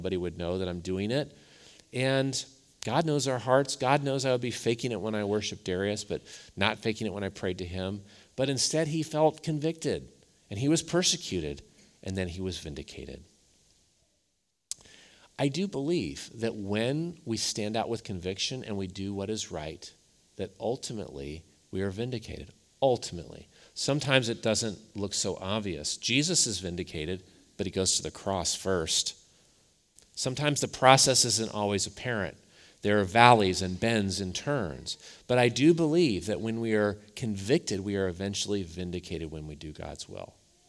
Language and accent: English; Ohio, United States; We see it in my home state of Ohio.